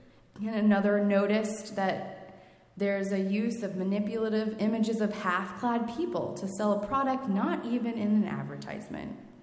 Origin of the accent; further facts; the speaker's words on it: Kansas, United States; moved away as an adult; I grew up in Kansas, a small town on the Missouri River, but went off to college at age 18 at New York University